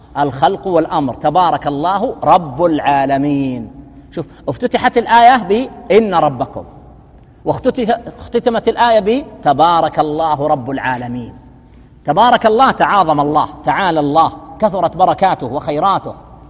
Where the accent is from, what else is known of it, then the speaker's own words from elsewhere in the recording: Saudi Arabia; لكن مثلا عندنا في السعودية